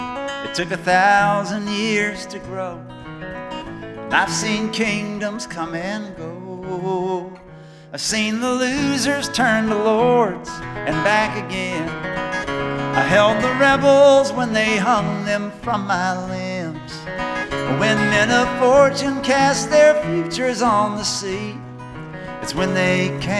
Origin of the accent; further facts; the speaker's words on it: Chapel Hill, North Carolina, United States; I am from Chapel Hill, North Carolina, which thinks a lot of itself.